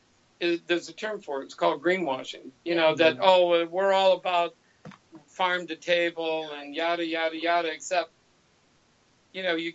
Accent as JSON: {"language": "English", "town": "Detroit", "region": "Michigan", "country": "United States", "said": "I'm from Detroit."}